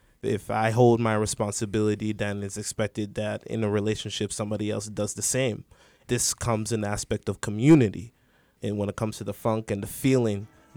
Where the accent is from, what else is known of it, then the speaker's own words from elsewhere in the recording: Nigeria; I'm originally from Nigeria.